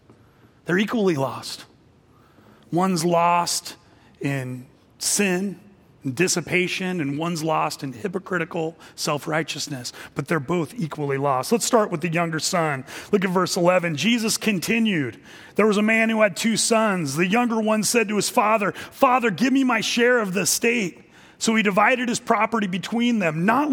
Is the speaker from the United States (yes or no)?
yes; United States; Now, I grew up in America. I don't know anything about famine.